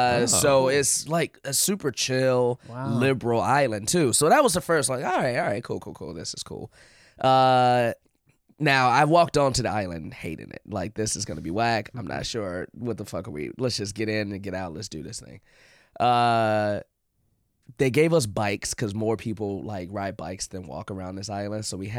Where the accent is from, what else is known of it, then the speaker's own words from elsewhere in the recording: Chicago, Illinois, United States; Then we get to Provincetown, and mind you, I'm from Chicago. So, like, that's a big city, major city.